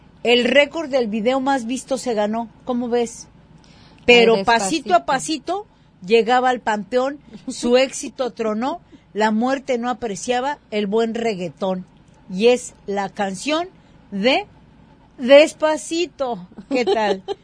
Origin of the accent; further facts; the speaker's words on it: Mexico; esos somos los mexicanos.